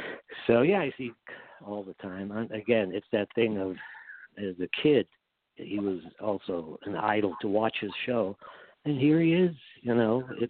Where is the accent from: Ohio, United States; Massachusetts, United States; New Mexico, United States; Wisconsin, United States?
Ohio, United States; Toledo; first language Yiddish; also born or lived in Germany; it's about me growing up in Toledo, coming from Germany. My parents only spoke Yiddish to me, so when I started school, I sounded like